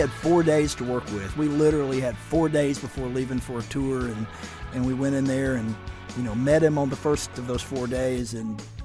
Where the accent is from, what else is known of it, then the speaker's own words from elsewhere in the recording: Muscle Shoals, Alabama, United States; Shauna and Cooley and I grew up in the Muscle Shoals area.